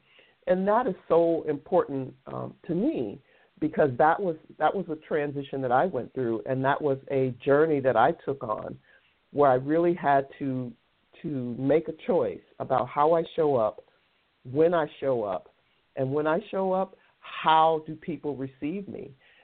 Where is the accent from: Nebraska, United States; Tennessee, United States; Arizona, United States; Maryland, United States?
Arizona, United States; Phoenix; I'm a native Phoenician. So I'm not sure if everyone that knows me knows that. And I grew up right here in Phoenix, Arizona, went to school here, raised my family here